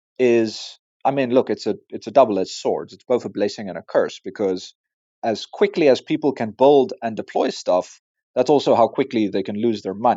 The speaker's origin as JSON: {"language": "English", "country": "South Africa", "said": "As a South African and an African"}